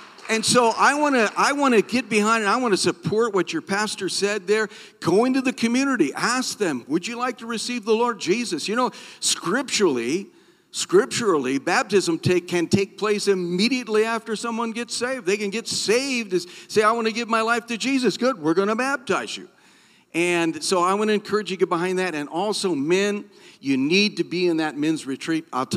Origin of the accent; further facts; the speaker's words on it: Midwest, United States; All of my experience in wrestling is limited to my childhood growing up in the Midwest.